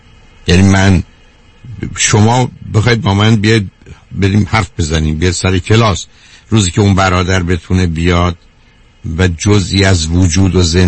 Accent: Iran

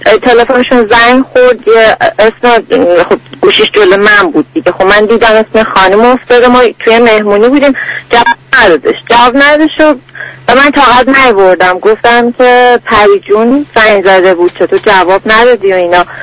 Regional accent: Iran; moved away as an adult; now in Canada; من ایران اکاونتینگ خوندم،

